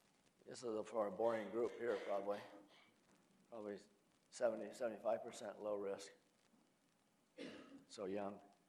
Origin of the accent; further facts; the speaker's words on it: Michigan, United States; You know, I'm from Michigan.